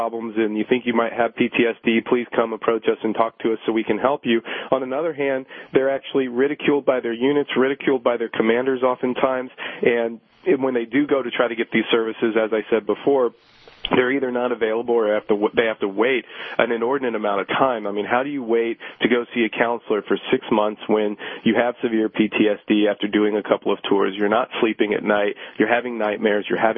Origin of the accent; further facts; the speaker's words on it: Houston, Texas, United States; Born and raised in Houston, Texas, and I went to school at Texas A&M University, and here we are.